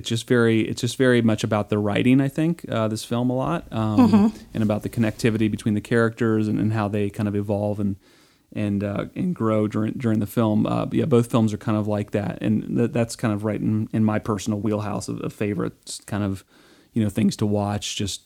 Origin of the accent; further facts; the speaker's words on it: Ohio, United States; I grew up in Ohio, so I kind of understand what it is that you're referring to.